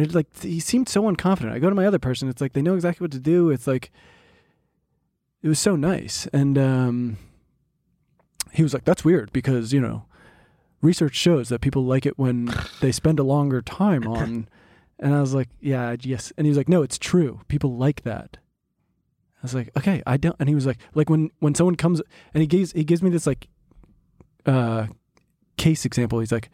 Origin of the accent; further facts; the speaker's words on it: Northeast, United States; I'm from the Northeast